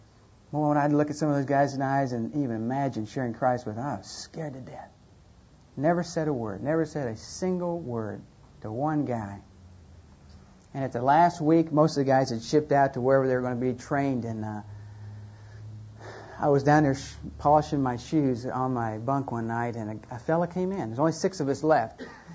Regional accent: Miami, Florida, United States; But I am from Florida, from Miami, and not only was born there, but grew up, spent all my life there.

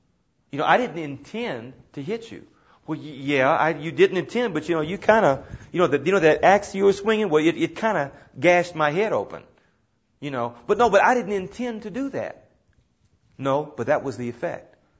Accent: Houston, Texas, United States; back when I was a boy growing up in Third Ward in the African American community of Houston, Texas.

